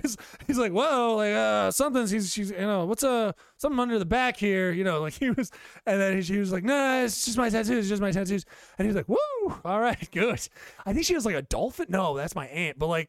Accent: United States; Well, I'm American, so there's that taken care of.

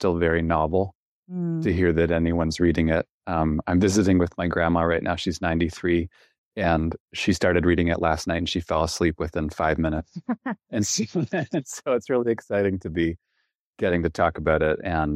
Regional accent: Canada; I'm originally from Canada. I trained as a psychotherapist in British Columbia.

